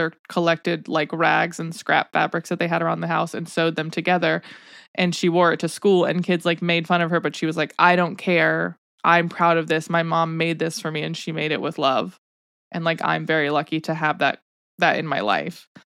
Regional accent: Tennessee, United States; Obviously, I didn't live in Nashville, but we're 2 hours from Nashville.

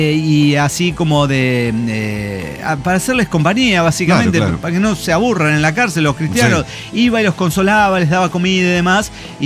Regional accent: Fresnillo, Zacatecas, Mexico; accent: Spanish; de Fresnillo, Zacatecas.

